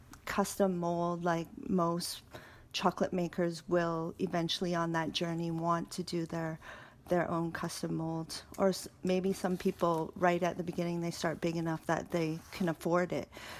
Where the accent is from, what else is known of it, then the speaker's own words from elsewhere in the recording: Canada; The Canadian, because we're Canadian chocolate makers